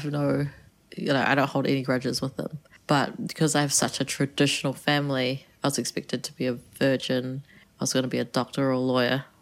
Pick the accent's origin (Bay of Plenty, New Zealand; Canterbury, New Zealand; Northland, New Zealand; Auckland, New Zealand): Bay of Plenty, New Zealand; Waihi Beach; I was born and raised in New Zealand, raised with, like, a really traditional Asian culture, but went to, obviously, like, a predominantly white school.